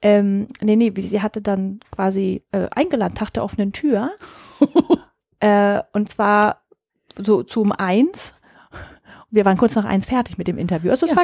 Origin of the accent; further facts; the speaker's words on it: Oldendorf, Lower Saxony, Germany; Zum Zweiten ist Oldendorf mein Heimatort. Ich bin hier aufgewachsen. Meine Eltern wohnen hier aber nicht mehr